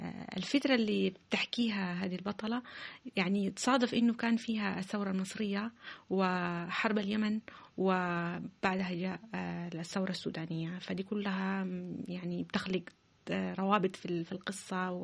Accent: Kuwait City, Kuwait; أنا في فترة من حياتي عشت طفولتي الأولى في الكويت. يعني أول ما فتحت عيني على المدرسة الابتدائية في مدينة الكويت، وكان حلمي إنه أرجع للكويت،

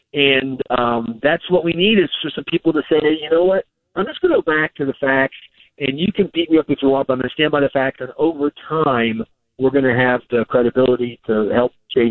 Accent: New York, United States; I'm a New Yorker, and I resent that, blah, blah, blah.

